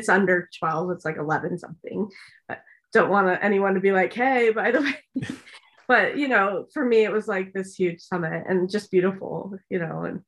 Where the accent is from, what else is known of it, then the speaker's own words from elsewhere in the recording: New Jersey, United States; So I grew up in New Jersey, actually. So back east, and not really an outdoor kid.